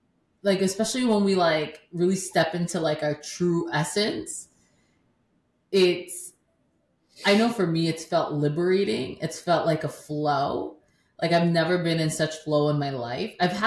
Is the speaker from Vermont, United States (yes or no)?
yes; Vermont, United States; I grew up in Vermont, like, I'm Dominican, I ride horses, I sound like Bernie Sanders half the time.